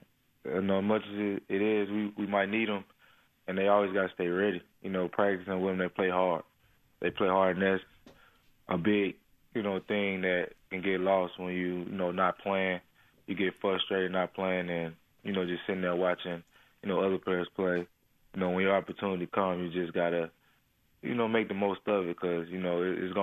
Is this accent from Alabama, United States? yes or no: yes; Alabama, United States